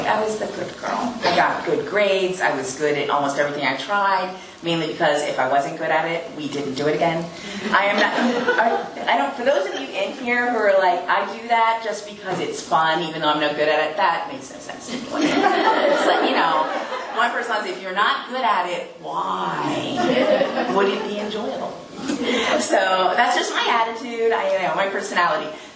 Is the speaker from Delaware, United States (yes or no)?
no; Pennsylvania, United States; born there; So anyway, I was born in Pennsylvania, a very beautiful state with mountains and green trees, and it's beautiful and not flat.